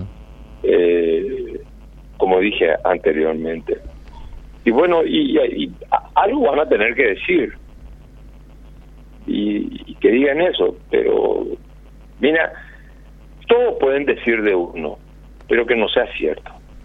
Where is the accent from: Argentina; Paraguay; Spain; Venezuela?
Paraguay; ilusionado en hacer algo por el Paraguay, por mi país, por mi patria y por mi pueblo.